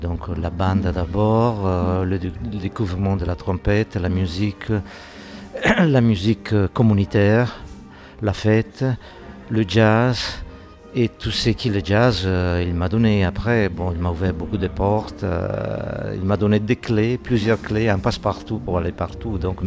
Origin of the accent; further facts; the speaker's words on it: Sardinia, Italy; French is a second language; moi je viens d'un petit village de la Sardaigne.